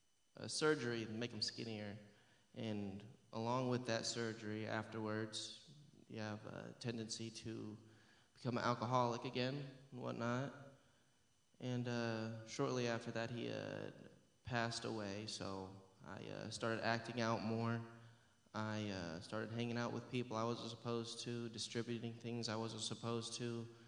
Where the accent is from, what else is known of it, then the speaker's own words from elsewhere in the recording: Galesburg, Illinois, United States; I'm 22 years old, and I was born and raised in Galesburg, Illinois.